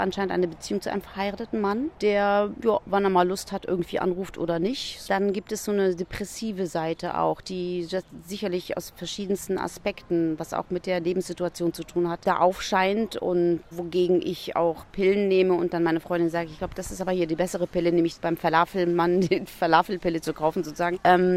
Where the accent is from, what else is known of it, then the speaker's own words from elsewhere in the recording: Berlin, Germany; Berlin ist meine Heimat tatsächlich.